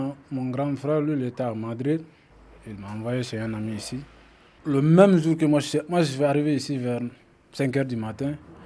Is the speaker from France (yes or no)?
no; Mali; moved away as an adult; Moi, je suis là depuis 2008 jusqu'à nos jours. Moi, je suis Malien.